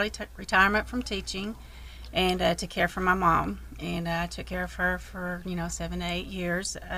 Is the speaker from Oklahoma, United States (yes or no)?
yes; Idabel, Oklahoma, United States; moved away as an adult; now in Atlanta, United States; Yes, I'm originally from Idabel, but I moved here about 20 years ago, so you can say I'm from Atlanta, Queen City area.